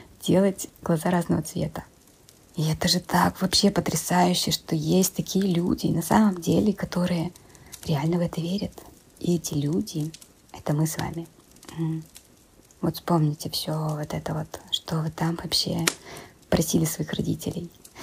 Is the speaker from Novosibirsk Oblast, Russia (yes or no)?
yes; Berdsk, Novosibirsk Oblast, Russia; в детстве, когда я выросла в Сибири, ну, в такой супер глухой, ну, не супер-пупер, но достаточно глухой Сибири.